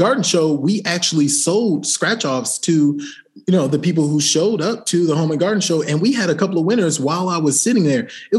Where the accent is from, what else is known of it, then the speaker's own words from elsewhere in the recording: Chicago, Illinois, United States; I'm from Chicago.